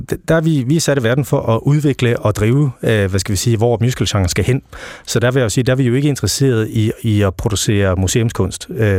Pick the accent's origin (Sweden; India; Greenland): Sweden; now in Denmark; Jamen, jeg har jo spillet meget klaver som ung og opvokset i Sverige. Der er den lille tone her. Men da vi flyttede til Danmark